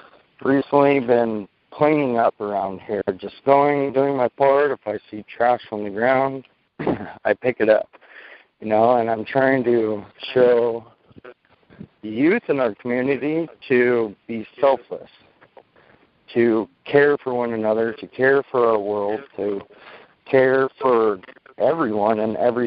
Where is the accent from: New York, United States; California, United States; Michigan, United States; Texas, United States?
California, United States; I'm from Northern California